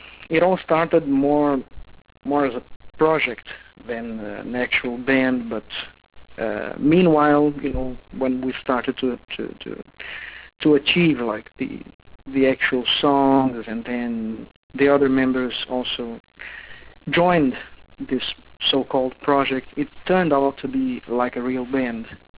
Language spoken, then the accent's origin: English; Brazil; now in Sweden; And that actually happened after I moved from Brazil to Sweden. So I'm living in Sweden.